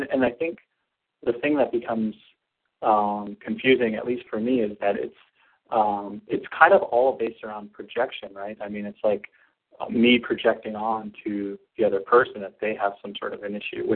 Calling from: North Carolina, United States; I usually am, but I'm home for the holidays. I'm calling from North Carolina

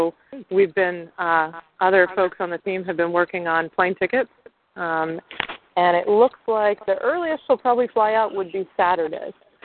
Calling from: United States; I'm calling from the United States about Teresa Kapenda's visa.

